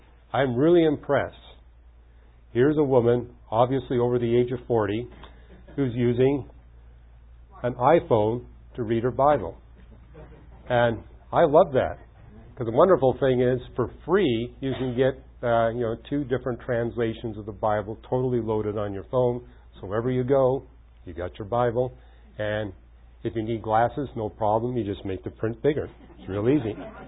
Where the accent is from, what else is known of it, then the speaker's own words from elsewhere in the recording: British Columbia, Canada; where I grew up in British Columbia, we call it a mist if the drops of rain were less than 3/16 of an inch in diameter.